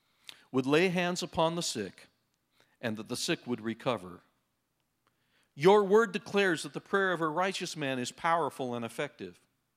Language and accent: English; Idaho, United States; I'm from Idaho. We didn't have good pizza there either.